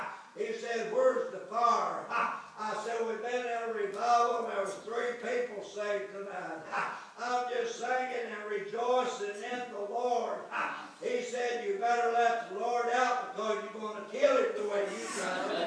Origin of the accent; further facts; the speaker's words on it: Kentucky, United States; I said, from down in Kentucky.